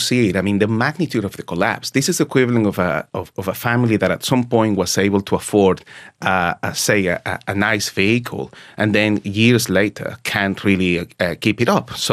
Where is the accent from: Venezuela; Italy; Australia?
Venezuela; Maracaibo, Zulia; my hometown, for example, Maracaibo, second largest city in the country